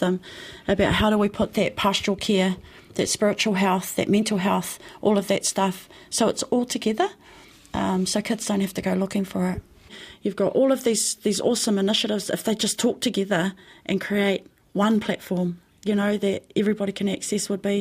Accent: Ohai, Southland, New Zealand; So, you know, growing up in Ohi in Western Southland, sharing was really prominent in our community. And being raised in a wool shed right from very, very little

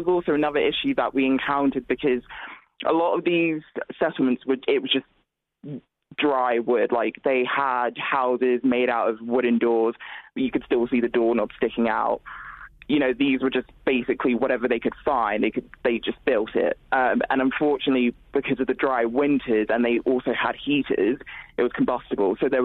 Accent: Nigeria; I'm also originally from Nigeria

